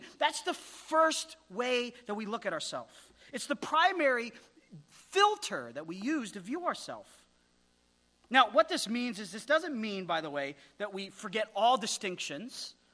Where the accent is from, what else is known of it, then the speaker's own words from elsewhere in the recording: Wyoming, United States; I celebrate the fact that I'm from Wyoming.